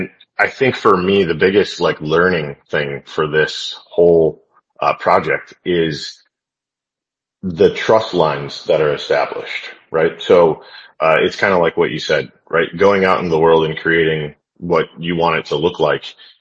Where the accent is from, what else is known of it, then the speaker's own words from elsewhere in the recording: Midwest, United States; now in Texas, United States; first moved to Texas a couple of years ago, I was like, does anybody live here? It was super hot. I'm from the Midwest.